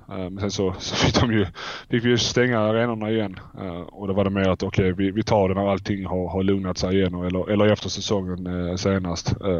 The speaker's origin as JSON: {"language": "Swedish", "town": "Malmö", "region": "Skåne", "country": "Sweden", "moved": "yes", "lives_now": "Turin, Italy", "said": "När jag flyttade ut ifrån Malmö och lämnade Malmö för Turin så kände jag okej, runt 30-31, det är då jag vill flytta hem."}